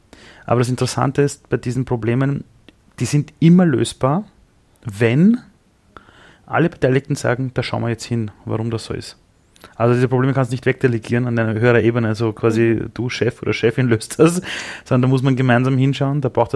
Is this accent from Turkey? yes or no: no; Austria; wäre ich nicht in Österreich auf die Welt gekommen als Österreicher